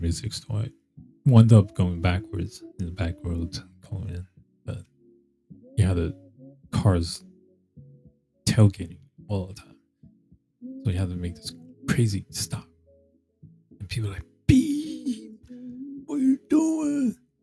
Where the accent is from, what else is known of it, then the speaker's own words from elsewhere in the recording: New Jersey, United States; That's where I grew up, New Jersey. Yeah, I grew up in New Jersey. I went to school, grew up in Bergen County.